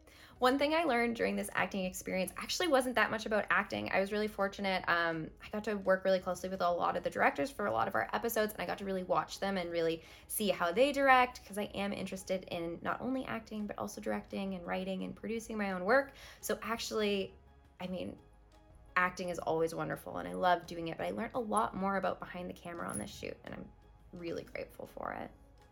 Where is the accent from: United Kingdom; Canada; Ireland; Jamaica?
Canada; because I'm Canadian and it's not available in Canada. It didn't air in Canada. So right now I'm